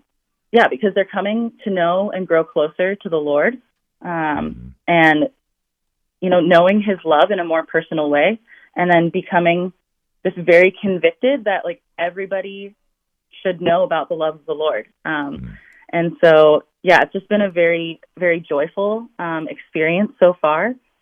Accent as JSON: {"language": "English", "region": "Midwest", "country": "United States", "tie": "born or raised there", "also_born_or_lived": "West Coast", "said": "I grew up in the Midwest my whole life, friends with all sorts of Midwesterners who had all just been in the Midwest their whole life. And so moving out to the West Coast"}